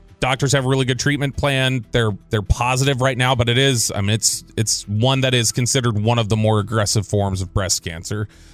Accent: Farmers Branch, Texas, United States; I grew up in Farmers Branch. They wouldn't let you do them out there.

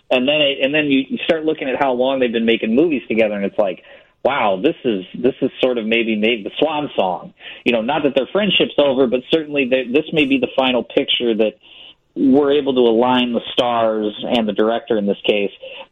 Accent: Illinois, United States; It came actually to my hometown, which is not far away from Peoria, and they had it for, like, 4 or 5 days.

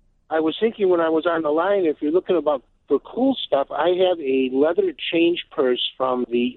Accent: Berwyn, Illinois, United States; I'm from the Berwyn area.

